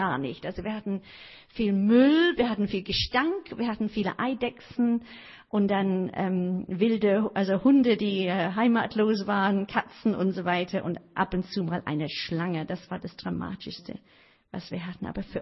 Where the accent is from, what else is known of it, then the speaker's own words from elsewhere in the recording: England, United Kingdom; German is a second language; ich dachte, ich kann doch unmöglich in eine, für mich eine Fremdsprache, ich bin ja Engländerin